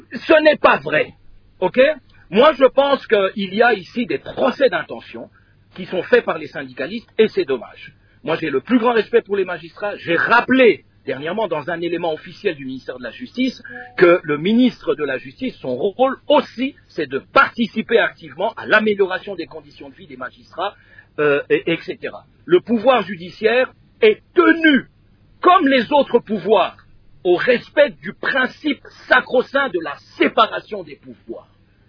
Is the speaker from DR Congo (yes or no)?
yes; Kinshasa, DR Congo; Quand j'étais jeune, ici à Kinshasa